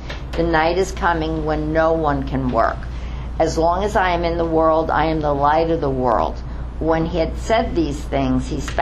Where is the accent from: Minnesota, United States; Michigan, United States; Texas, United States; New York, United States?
New York, United States; New York City; Now, I'm not from the farm. I'm not from, you know, any place where we grew things. I'm from New York City.